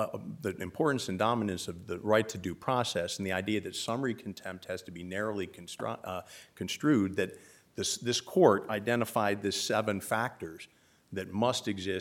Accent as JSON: {"language": "English", "region": "Virginia", "country": "United States", "said": "I hail from Loudoun County"}